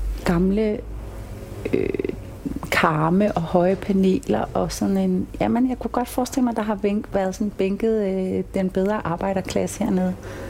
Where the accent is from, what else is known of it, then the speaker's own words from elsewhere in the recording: Copenhagen, Capital Region of Denmark, Denmark; Jeg var københavner, det blev jeg drillet lidt med i starten, ikke? Og mit sprog var lidt anderledes.